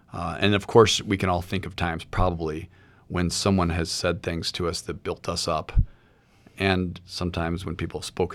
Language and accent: English; St. Louis, Missouri, United States; And I'm not from Texas. I grew up here in St. Louis, but my parents are Texan.